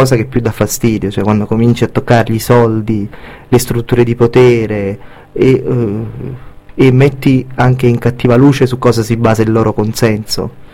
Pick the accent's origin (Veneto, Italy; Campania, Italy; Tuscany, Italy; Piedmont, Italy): Campania, Italy; Naples; Sì, sono di Napoli.